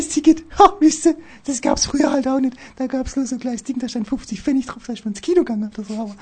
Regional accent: Stuttgart, Baden-Württemberg, Germany; Ich komme aus Stuttgart.

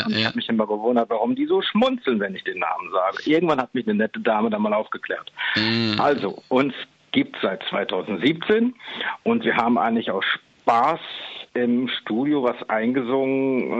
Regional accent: Hamburg area, Germany; Ich bin bei Hamburg aufgewachsen

